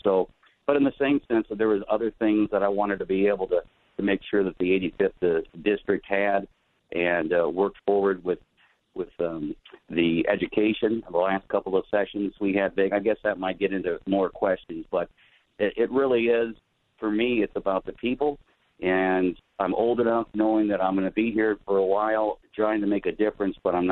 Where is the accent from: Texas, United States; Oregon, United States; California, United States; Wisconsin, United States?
Wisconsin, United States; Milwaukee; also born or lived in Iowa; Well, I am actually born in Iowa, but when I was just 3 years old, my parents moved into Milwaukee. So I grew up in the northwest side of Milwaukee and went to college out in the state of Iowa